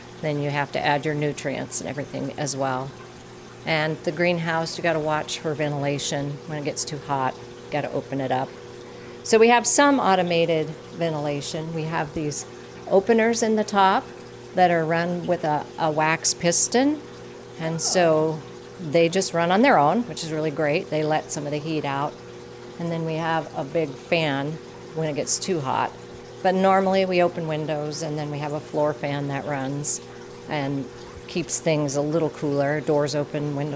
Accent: Colorado, United States; now in Alaska, United States; I grew up in Colorado, gardened with my parents there. And then when we moved to Alaska, I always gardened.

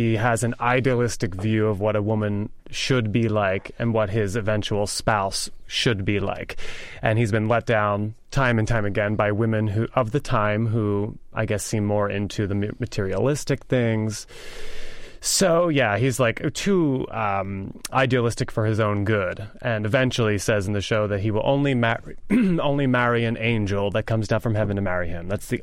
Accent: Philadelphia, Pennsylvania, United States; now in San Francisco, United States; No, I'm from Philadelphia, actually. Okay. Yeah. I came out here first to work with 42nd Street Moon on the show.

